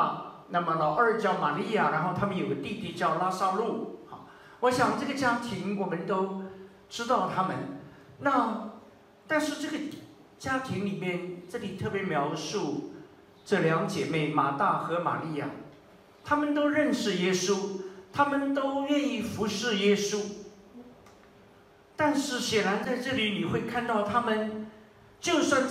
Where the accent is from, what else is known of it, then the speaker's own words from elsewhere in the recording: China; 我们中国人非常了解什么叫做待客之道